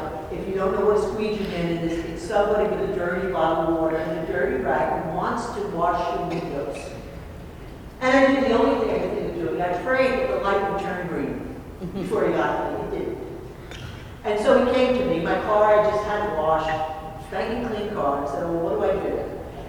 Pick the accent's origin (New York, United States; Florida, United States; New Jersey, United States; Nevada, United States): New Jersey, United States; Jersey City; And this is of God, because I grew up in Jersey City. I still have lots of street smarts, trust me.